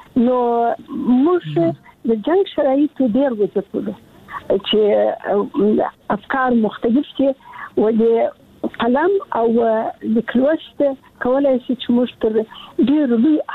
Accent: Kandahar, Afghanistan; زه د کندهار یم، د کندهار د عمومي انالیسې کې مې زده کړې وکړې

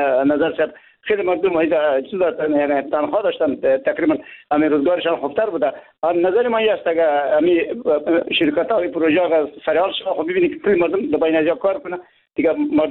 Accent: Jowzjan, Afghanistan; نظر ما ای بودم دامنی ولایت ما شما رو ببینی

